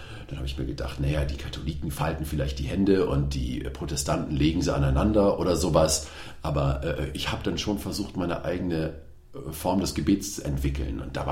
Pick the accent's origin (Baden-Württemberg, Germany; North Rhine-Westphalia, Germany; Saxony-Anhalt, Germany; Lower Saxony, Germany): Lower Saxony, Germany; Delmenhorst; Ich bin in Delmhorst aufgewachsen, in Bremen geboren.